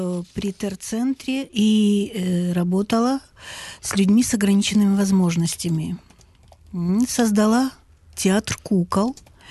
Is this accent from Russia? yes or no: no; Alchevsk, Luhansk Oblast, Ukraine; Я из Алчевска, Луганской области.